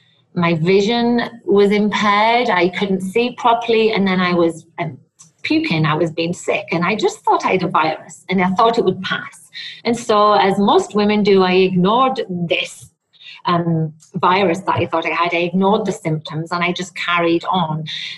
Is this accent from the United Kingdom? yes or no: yes; United Kingdom; I'm stoic. You know, I'm British.